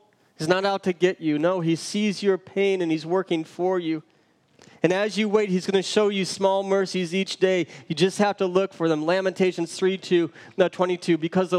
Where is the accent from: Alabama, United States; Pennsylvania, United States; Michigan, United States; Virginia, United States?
Michigan, United States; When I was growing up in Michigan, he was the pastor that everybody wanted to be around.